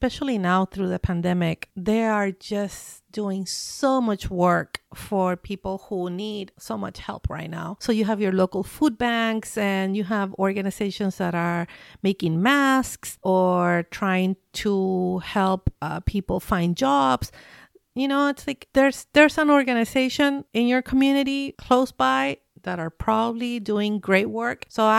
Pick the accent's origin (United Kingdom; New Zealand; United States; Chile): Chile; even though I'm from Chile and I was, you know, I grew up there, just being there.